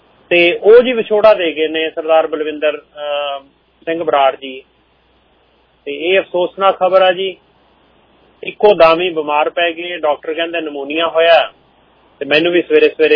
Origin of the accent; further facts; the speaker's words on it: Punjab, India; now in Canada; ਅਸੀਂ ਜਿਹੜੇ ਭਾਰਤ ਤੋਂ ਆਏ ਹੋਏ ਆ, ਪੰਜਾਬ ਤੋਂ ਆਏ ਹੋਏ ਆ